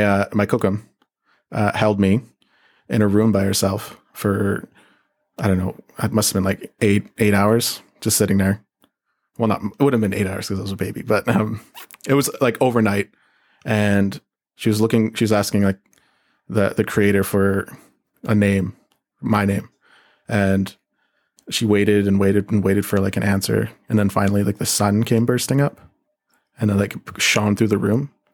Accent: Saskatchewan, Canada; Yeah. I'm from Attakakoop Cree Nation under Treaty 6 territory in Saskatchewan, BC, or Saskatchewan, Canada.

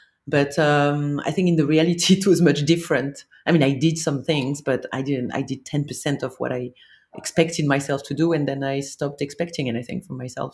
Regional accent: France; growing up in France, I think, because I think the French education system is very elitist

